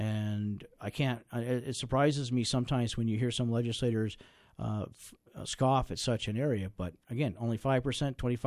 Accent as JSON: {"language": "English", "region": "Alaska", "country": "United States", "tie": "born or raised there", "said": "I grew up on the Little Susitna River. I remember days when I could catch 5 and 6 silvers a day up by above the bridge by our house on out there."}